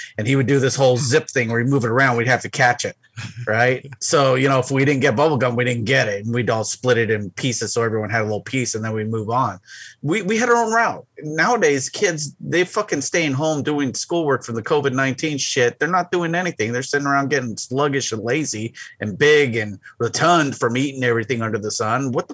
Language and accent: English; San Diego, California, United States; So I remember growing up in San Diego. I was over in near National City, Chula Vista area. I wasn't but a stone throw away from the San Diego Zoo.